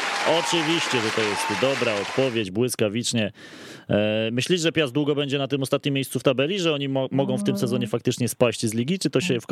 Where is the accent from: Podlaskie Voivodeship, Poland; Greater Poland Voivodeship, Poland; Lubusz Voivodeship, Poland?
Greater Poland Voivodeship, Poland; Kolo; also born or lived in Konin; Jak jadę do koła, mówię, tutaj się wychowywałem